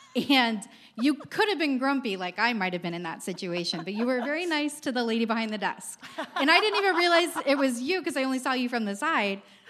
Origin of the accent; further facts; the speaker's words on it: California, United States; from California, Financial Planning Ministry.